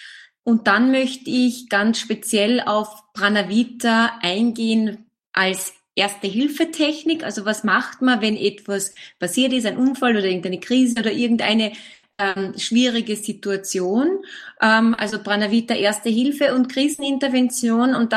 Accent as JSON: {"language": "German", "region": "Carinthia", "country": "Austria", "tie": "born there", "lives_now": "Vienna, Austria", "said": "Ich bin gebürtige Kärntnerin und ich lebe aber jetzt schon viele, viele Jahre in Wien."}